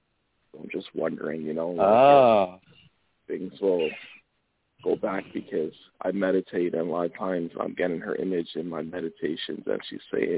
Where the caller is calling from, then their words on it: Canada; I'm calling from up in Canada here.